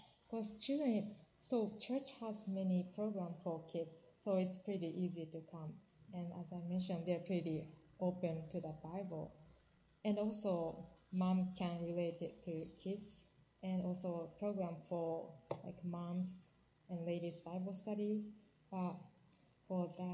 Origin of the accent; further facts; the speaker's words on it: Japan; English is a second language; I was born and raised in Japan, so I think I know better about Japan.